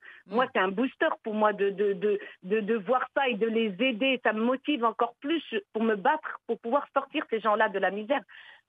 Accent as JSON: {"language": "French", "town": "Marrakesh", "region": "Marrakesh-Safi", "country": "Morocco", "tie": "born or raised there", "moved": "yes", "said": "Moi, je suis d'origine de Marrakech. Hein. On avait une maison à Douar Koudia."}